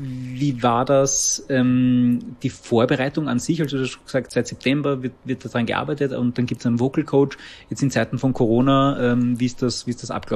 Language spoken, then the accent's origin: German; Baden, Lower Austria, Austria; Ich komme aus Baden